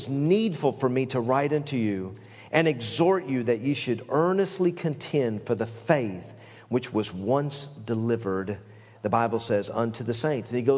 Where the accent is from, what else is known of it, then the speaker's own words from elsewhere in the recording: Knoxville, Tennessee, United States; I grew up in Knoxville, Tennessee. I grew up in a family where my dad began pastoring churches when he was very young.